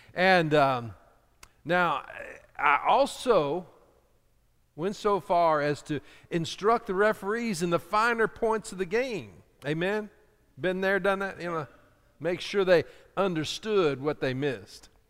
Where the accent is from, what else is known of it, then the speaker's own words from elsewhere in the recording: Atlanta, Georgia, United States; when I was growing up in Atlanta, they just lost everything.